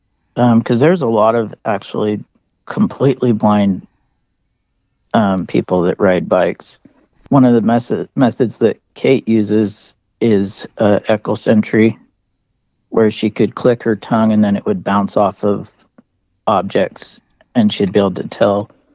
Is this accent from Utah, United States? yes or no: yes; Kearns, Utah, United States; now in Clinton, United States; I grew up in Kearns and then moved to Layton and now have my place in Clinton.